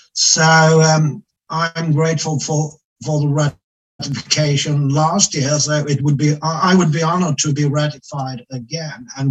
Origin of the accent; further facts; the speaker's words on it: Sweden; English is a second language; I'm an old child. I'm from Sweden.